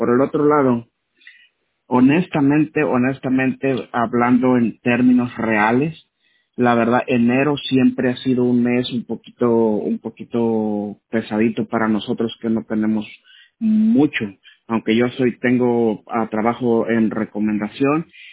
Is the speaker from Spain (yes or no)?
no; Mexico; como dicen en mi tierra.